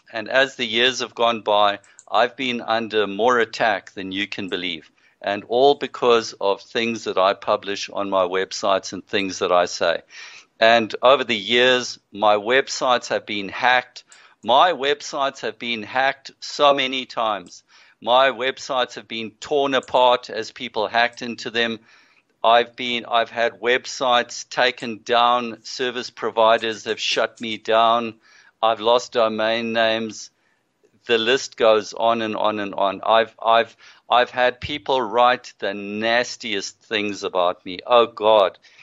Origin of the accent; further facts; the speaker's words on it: Zimbabwe; now in South Africa; I come originally from Rhodesia, moved to South Africa 41 years ago. My parents are originally from South Africa.